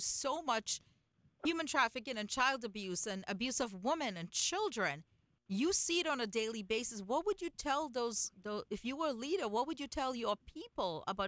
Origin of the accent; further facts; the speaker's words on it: Trinidad & Tobago; I grew up in Trinidad and Tobago